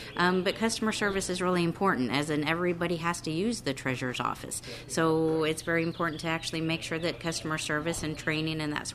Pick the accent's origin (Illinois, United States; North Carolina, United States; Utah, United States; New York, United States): Illinois, United States; now in Weaver, United States; I am from Illinois, but I moved over to Iowa about 20 years ago.